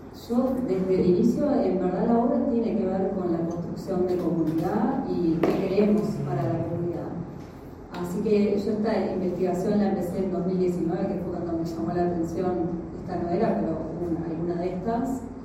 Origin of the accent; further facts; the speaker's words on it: Uruguay; Nosotros como uruguayos tenemos la calidad igual de apropiarnos de un espacio de aeropuerto